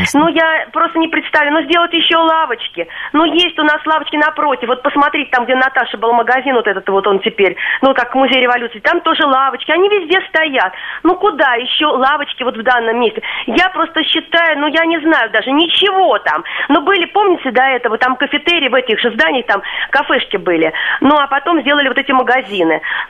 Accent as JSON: {"language": "Russian", "region": "Moscow", "country": "Russia", "tie": "born or raised there", "said": "поскольку я москвич в нескольких поколениях"}